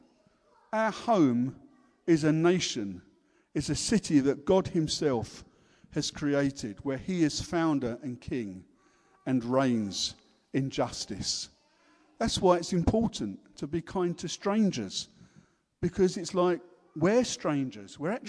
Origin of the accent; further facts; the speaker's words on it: United Kingdom; She just wants you to know that I'm a British subject, I'm one of her people